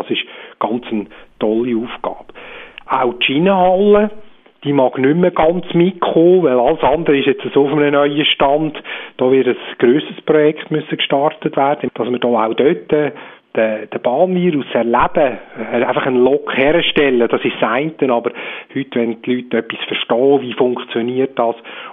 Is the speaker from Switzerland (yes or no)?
yes; Lucerne, Switzerland; Und zwar bin ich in Luzern aufgewachsen, in Mürzenbach